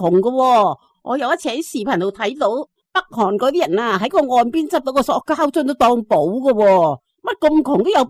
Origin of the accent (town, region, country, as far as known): Hong Kong